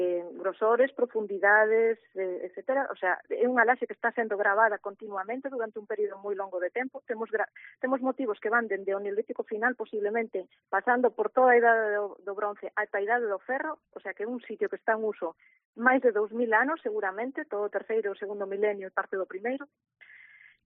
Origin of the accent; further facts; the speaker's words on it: Caldas de Reis, Galicia, Spain; porque eu son de Caldas de Reis.